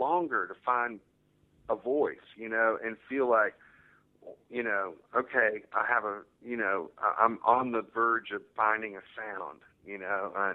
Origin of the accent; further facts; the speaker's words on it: Fayetteville, North Carolina, United States; You know, I'm from North Carolina and Fayetteville.